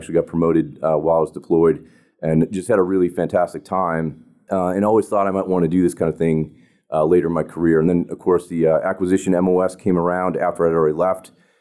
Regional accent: Massachusetts, United States; I born and raised in Massachusetts.

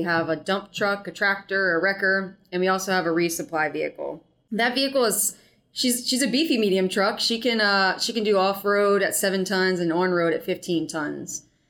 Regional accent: Virginia, United States; So I'm actually from Virginia. I've lived within probably a 40-mile radius my entire life.

